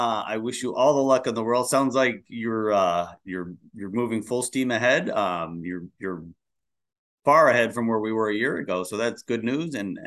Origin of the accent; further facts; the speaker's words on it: Ireland; Or I'll give my home country a plug. Ireland just got named the number 3 country in the world.